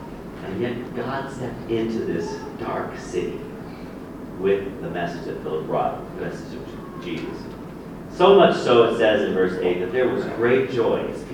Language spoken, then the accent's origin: English; Florida, United States; I grew up in Florida, she grew up in Kansas, but we're still sort of American